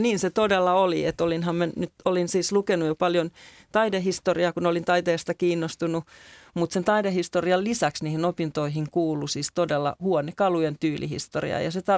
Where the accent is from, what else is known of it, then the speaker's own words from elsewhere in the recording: Hamina, Kymenlaakso, Finland; moved away as an adult; Ja kun olin 18 ja kirjoitin ylioppilaaksi, niin muutin pikkukaupungin tyttö Haminasta Helsinkiin